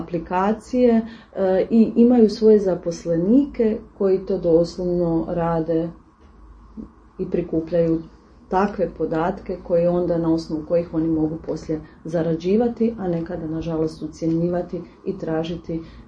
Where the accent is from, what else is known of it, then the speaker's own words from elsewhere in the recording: Croatia; Kod nas u Hrvatskoj